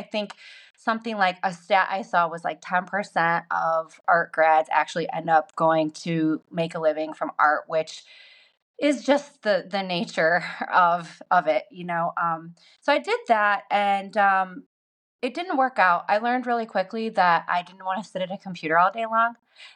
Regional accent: Ohio, United States; So my background is that I'm from Ohio originally.

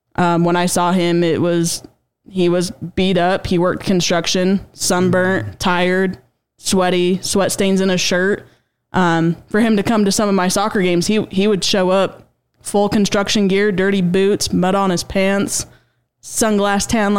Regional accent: Utah, United States; I was born and raised in Utah. I graduated from Fremont High in 2018. I've been here my whole life.

